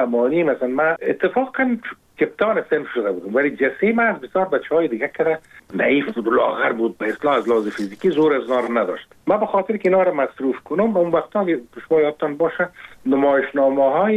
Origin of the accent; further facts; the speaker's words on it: Kabul, Afghanistan; ما زاده کابل هستم، در سال 1963 تولد شدیم. اتفاقا در منطقه جشن کابل کنار کابل ننداره در شاشهید. مکتب ابتدایی هم در شاشهید خواندم